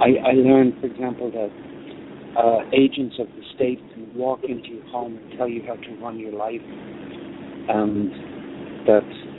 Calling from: Spain; I should say good morning because I'm calling from Spain. It just turned midnight here, so.

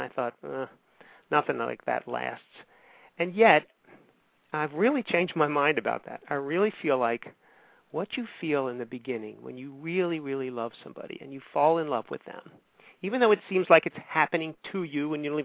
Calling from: Rockville, Maryland, United States; I'm calling from Rockville, Maryland, just outside of Washington, D.C.

